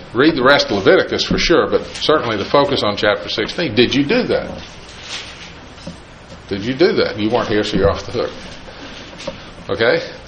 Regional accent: Tennessee, United States; I grew up in East Tennessee. The word critters would translate fine over there.

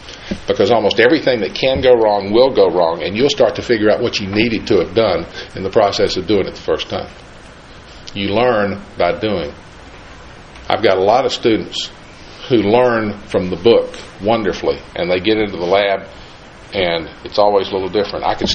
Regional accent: the South, United States; accent: southern; I've still got my southern accent. I'll have it till I.

